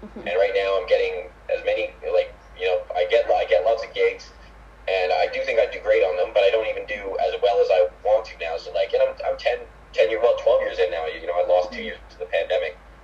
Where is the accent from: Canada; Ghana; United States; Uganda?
Canada; oh, well, I guess I won't be famous because I'm Canadian and we don't help our people be famous.